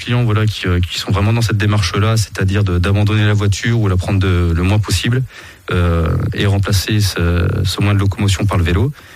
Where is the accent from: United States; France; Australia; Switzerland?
France; Moulins, Auvergne-Rhône-Alpes; N'étant pas originaire de Nevers de base, on est originaire de Moulins 100%